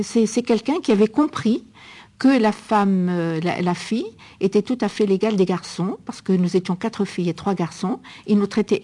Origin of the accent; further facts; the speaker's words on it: Oran, Oran Province, Algeria; born there; je suis née à Oran. Je suis née Femdin Jdida, donc qui est le quartier, qui est toujours actuellement Femdin Jdida, qui était le quartier arabe de l'époque.